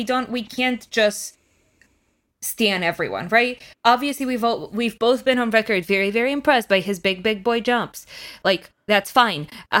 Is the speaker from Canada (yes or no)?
no; Chicago, Illinois, United States; I've just like been born and raised in Chicago